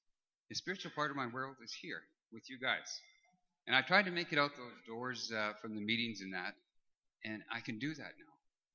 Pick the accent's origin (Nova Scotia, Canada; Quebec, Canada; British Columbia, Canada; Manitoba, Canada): British Columbia, Canada; Vancouver; also born or lived in Eastern Canada; I'm an alcoholic from Vancouver. And I came down here in 2009 after moving from Eastern Canada back home to Vancouver.